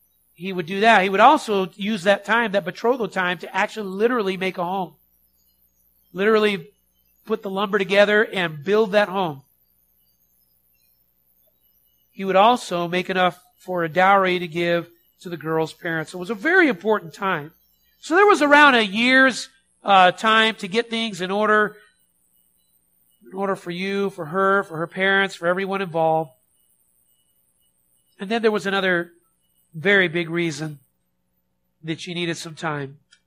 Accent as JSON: {"language": "English", "region": "Pacific Northwest", "country": "United States", "said": "I come from the Northwest where, you know, if your tires were doing this and you weren't really going anywhere, then you put the chains on, right?"}